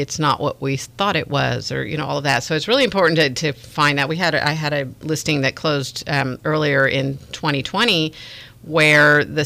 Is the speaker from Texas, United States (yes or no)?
no; California, United States; we used to go to Stinson Beach because I grew up in Marin